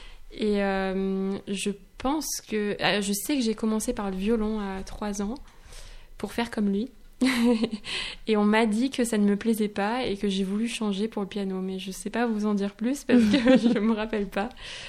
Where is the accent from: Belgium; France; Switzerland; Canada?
France; Corsica; parce que moi je suis originaire aussi de Corse.